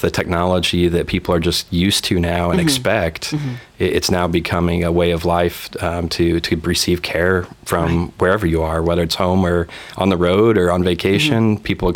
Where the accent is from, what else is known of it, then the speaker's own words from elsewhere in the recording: Indiana, United States; So, you know, like our president, I'm actually from Indiana. I'm a Hoosier, different from parts of the state, but did move around throughout my healthcare career.